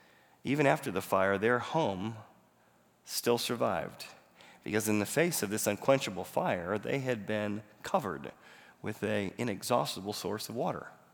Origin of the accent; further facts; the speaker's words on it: Chicago, Illinois, United States; So I grew up in Chicago in downtown, and so we went there often, even in eighth grade.